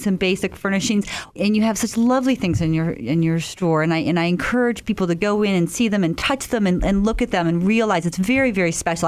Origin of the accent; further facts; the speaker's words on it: Western Springs, Illinois, United States; in my hometown of Western Springs